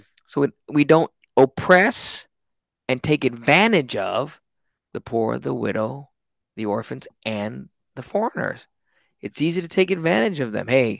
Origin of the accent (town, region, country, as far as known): Texas, United States